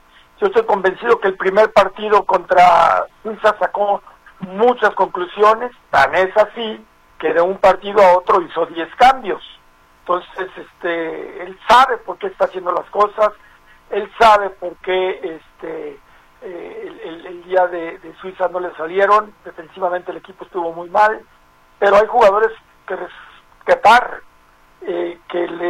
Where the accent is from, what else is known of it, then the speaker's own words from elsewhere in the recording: Mexico; todos sabemos el país que es, el país que tenemos, lo que somos como mexicanos